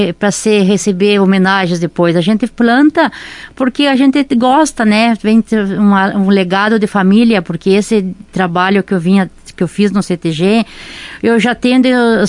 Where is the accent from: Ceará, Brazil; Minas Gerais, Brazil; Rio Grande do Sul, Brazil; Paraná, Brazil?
Rio Grande do Sul, Brazil; Lagoa Vermelha; Sim, eu nasci em Lagoa Vermelha, desde que nasci e resido em Lagoa Vermelha.